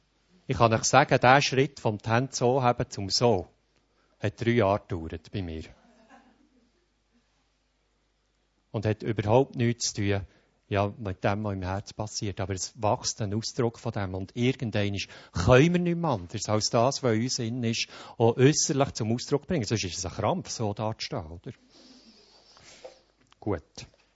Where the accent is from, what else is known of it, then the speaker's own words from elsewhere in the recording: Bern, Switzerland; Mir persönlich ist die Sprache vom Sprachengebet als Berner so eine Hilfe geworden.